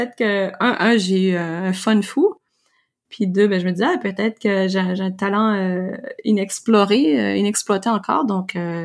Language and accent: French; Quebec, Canada; du haut de mes 40 ans, je suis québécoise, pure laine canadienne.